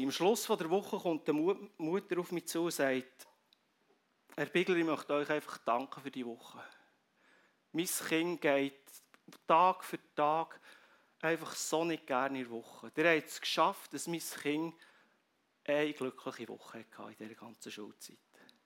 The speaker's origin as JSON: {"language": "German", "country": "Switzerland", "said": "Wir als Schweizer, es ist ja ein bisschen schizophren manchmal, wir brauchen so viel Sicherheit."}